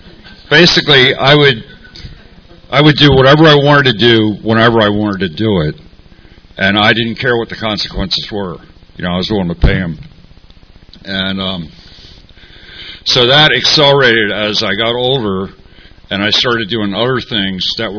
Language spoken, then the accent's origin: English; Maryland, United States; moved away as an adult; now in Ocean Beach, United States; And I'm from Maryland originally, but I've lived in OB like over 40 years.